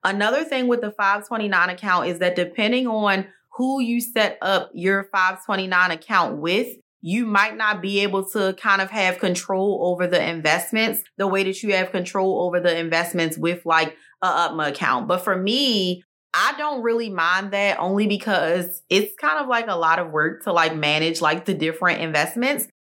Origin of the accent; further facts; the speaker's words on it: Maryland, United States; now in Texas, United States; Maryland is my home state.